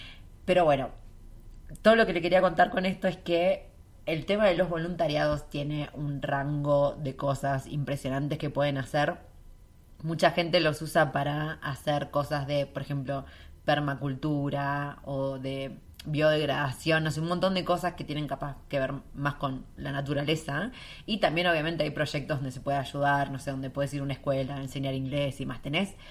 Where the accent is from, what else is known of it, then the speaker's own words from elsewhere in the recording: Argentina; si ustedes andan bajo presupuesto o son latinas como una argentina